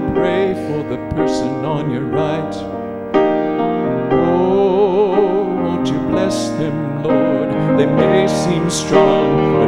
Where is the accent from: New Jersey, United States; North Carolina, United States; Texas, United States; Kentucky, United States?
North Carolina, United States; I haven't written many Southern gospel tunes, even though I'm from North Carolina.